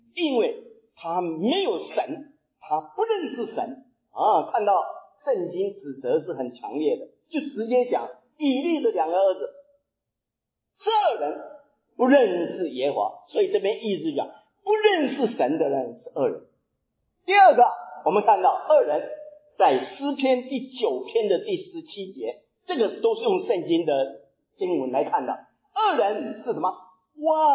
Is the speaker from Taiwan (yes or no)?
yes; Taiwan; 我是台湾来的，在台湾的时候，我们进了大学，